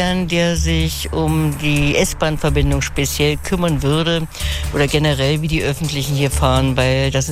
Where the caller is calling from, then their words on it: Eggersdorf, Brandenburg, Germany; aus Eggersdorf bei Strausberg.